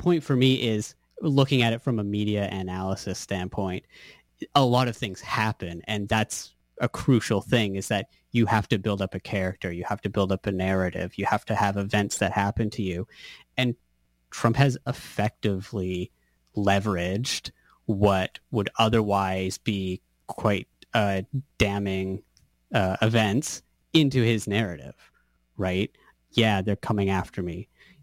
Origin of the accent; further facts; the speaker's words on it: Canada; as a Canadian